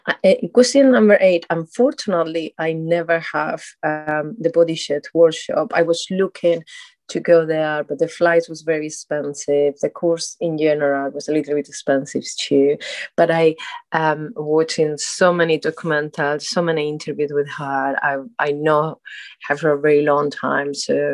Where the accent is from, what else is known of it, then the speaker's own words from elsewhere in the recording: Spain; English is a second language; now in United Kingdom; I'm 43 years old. I'm straight. My country, I'm from Spain, but I'm based in UK, in England.